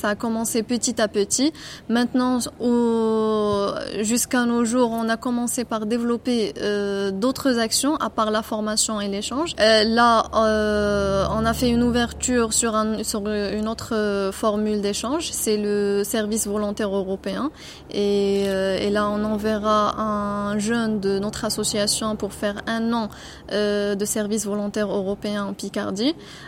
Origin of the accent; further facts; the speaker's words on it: Rabat, Rabat-Salé-Kénitra, Morocco; Je viens du Maroc, de Rabat. J'ai 27 ans.